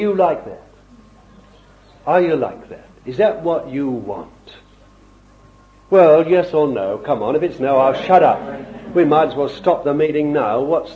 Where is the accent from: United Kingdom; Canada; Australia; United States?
United Kingdom; London; born there; I was born in London, a real, you know.